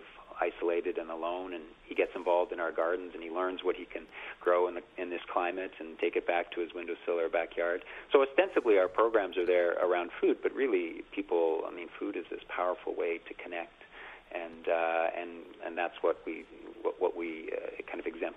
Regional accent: Dar es Salaam, Tanzania; born there; also born or lived in Mozambique; Yeah, I was born in Dar es Salaam, Tanzania, and then I lived in Mozambique for a while as well.

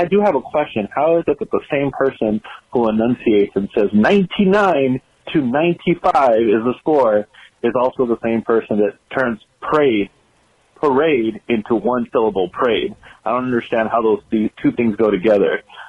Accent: San Diego, California, United States; I'm from San Diego.

